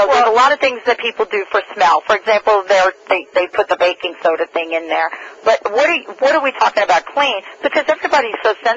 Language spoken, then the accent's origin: English; New Jersey, United States; every time I go back, you know, to my hometown in Jersey, I dig out the old kettle